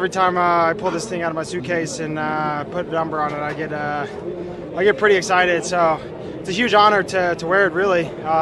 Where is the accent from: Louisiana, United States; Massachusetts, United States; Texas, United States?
Texas, United States; And I come from Texas, and I spent the summer there this year after the Giro